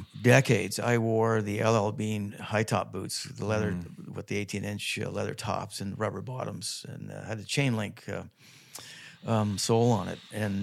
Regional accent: Toronto, Ontario, Canada; we moved north from Toronto, Willowdale. And funny yeah. thing is, I was almost shot when I was 10 months old in Willowdale.

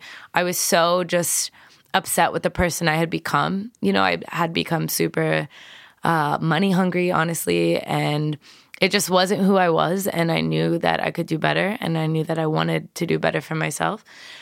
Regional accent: Tampa, Florida, United States; born and raised in Tampa, Florida, I was always kind of, you know, the hustler.

